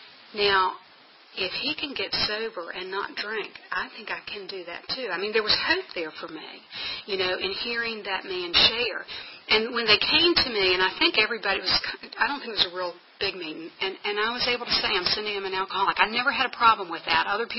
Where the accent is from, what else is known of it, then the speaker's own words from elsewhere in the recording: United States; I'm from Nelson County, or was it living in Nelson County then